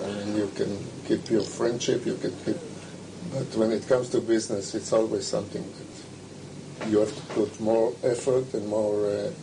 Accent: Tel Aviv, Tel Aviv District, Israel; Ah, Tel Aviv.

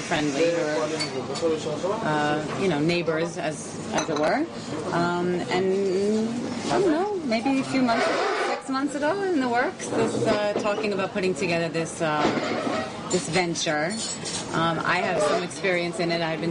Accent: United States; moved away as an adult; We physically come from the same place. We're both from the United States.

